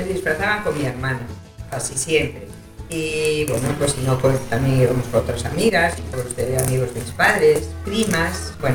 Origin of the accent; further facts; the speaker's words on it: Pontevedra, Galicia, Spain; En Pontevedra, de donde soy yo, no se podía ir por la calle disfrazado.